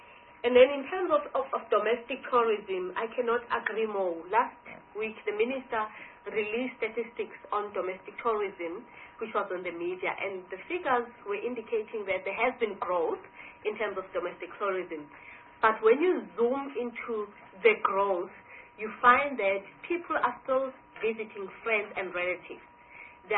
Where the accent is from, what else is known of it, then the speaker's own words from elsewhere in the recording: KwaZulu-Natal, South Africa; I'm from KwaZulu-Natal